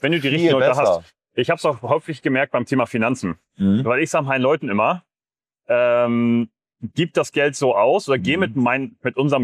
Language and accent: German; Northern Germany, Germany; ich komme ja aus Norddeutschland auf dem Dorf.